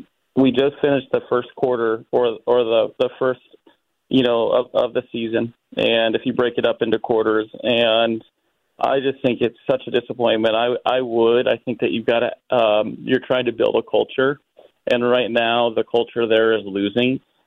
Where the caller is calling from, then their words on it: Princeville, Hawaii, United States; Hey, Princeville, Hawaii.